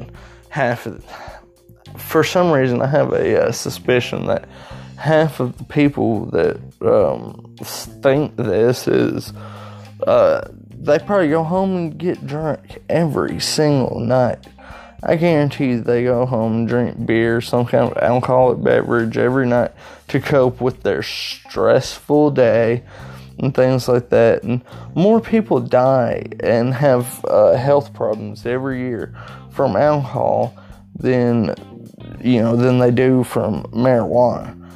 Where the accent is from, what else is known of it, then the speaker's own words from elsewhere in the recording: Arkansas, United States; Today I want to talk about legalization of marijuana and things like that here in Arkansas in my home state.